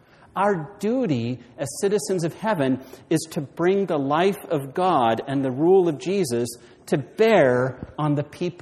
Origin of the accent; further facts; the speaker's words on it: United States; now in Canada; remember when I was moving here, I read a history of British Columbia, and it was interesting because as an American